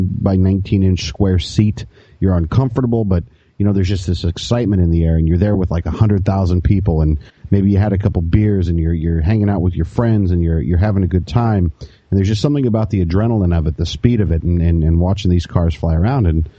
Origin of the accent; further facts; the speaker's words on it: Colorado, United States; I actually spent a lot of time growing up in the Rocky Mountains out in Colorado